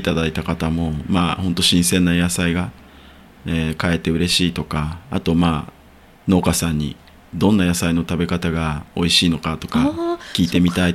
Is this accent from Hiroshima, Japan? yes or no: no; Tama, Tokyo, Japan; もともと生まれも育ちもずっと多摩だったんですけど、うん、府中に来てすごくその、まあ、祭りとかが盛んだっていう町もあって